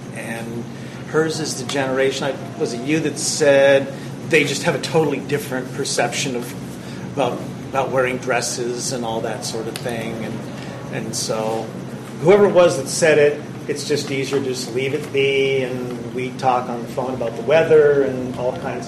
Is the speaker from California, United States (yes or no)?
yes; Encinitas, California, United States; I'm from North County, Encinitas.